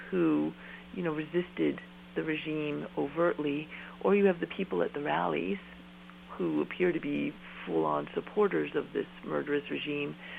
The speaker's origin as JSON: {"language": "English", "region": "Colorado", "country": "United States", "tie": "born or raised there", "said": "with both my parents being German, and I grew up in Colorado, and there were always a lot of Germans"}